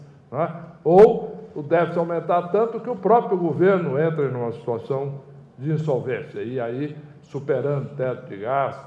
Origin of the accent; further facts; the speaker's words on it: Goiás, Brazil; born there; eu nasci em Goiás, né?